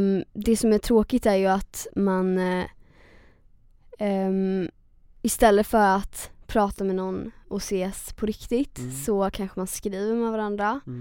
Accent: Sweden; älskar Sverige på ett sätt. Jag är uppväxt här liksom. Och jag känner att jag behöver ändå stöd från Sverige. Jag ska inte strunta i Sverige, det är ändå mitt hemland.

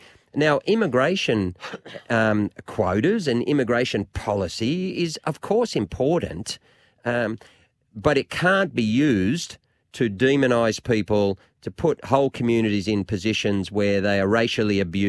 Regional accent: Lismore, New South Wales, Australia; where I'm from, yep. Right? And so, you know, I'm from Lismore.

